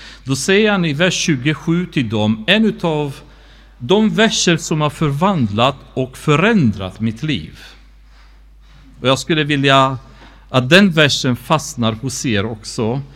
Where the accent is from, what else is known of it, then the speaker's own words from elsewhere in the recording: Romania; det var när jag gick genom min församling hemma i Rumänien